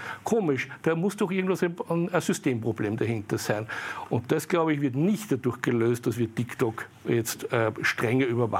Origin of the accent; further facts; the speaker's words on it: Austria; Wir sind ja nicht blöd, wir durchschauen ja das als Österreicher mittlerweile.